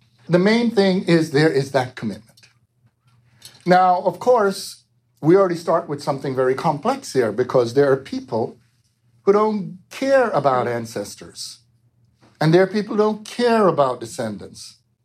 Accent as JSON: {"language": "English", "region": "New York", "country": "United States", "tie": "born or raised there", "also_born_or_lived": "Jamaica", "said": "As I said, I was born in Jamaica. I grew up in New York."}